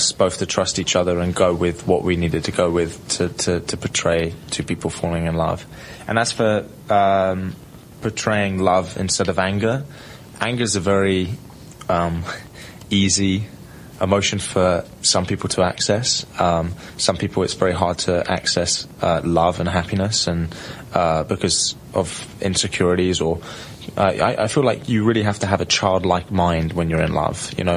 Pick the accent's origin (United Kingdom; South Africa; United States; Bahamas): United Kingdom; England; First of all, we're both English